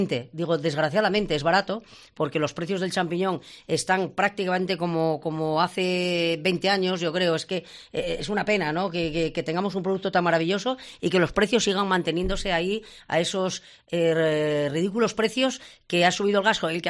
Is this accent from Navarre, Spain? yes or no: no; Autol, La Rioja, Spain; Estoy orgullosa de ser de Autol. La verdad que me gusta mi pueblo, me gusta mi gente